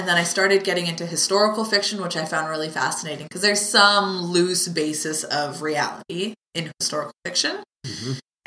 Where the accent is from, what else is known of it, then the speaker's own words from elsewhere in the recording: Penticton, British Columbia, Canada; also born or lived in Lake Country / Kelowna; because I moved around from Penticton to Lake Country to Kelowna, and then again, I never really had a childhood, you know, group of friends or a pod of friends that you could cling to.